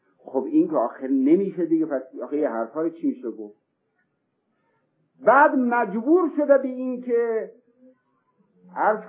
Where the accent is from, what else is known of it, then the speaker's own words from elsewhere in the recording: Sari, Mazandaran, Iran; من خودم اهل ساری هستم، ساری ما دارالمؤمنین هست